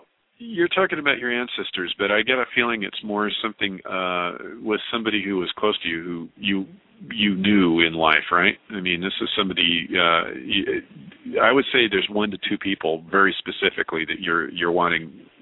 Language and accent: English; El Paso, Texas, United States; born there; I was born in El Paso, Texas.